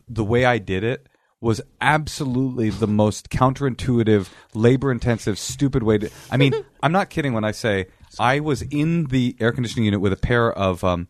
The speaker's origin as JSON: {"language": "English", "town": "Oakland", "region": "California", "country": "United States", "tie": "born or raised there", "said": "I grew up poor. I grew up in Oakland. I grew up like when I was a young kid, thought I was like tough."}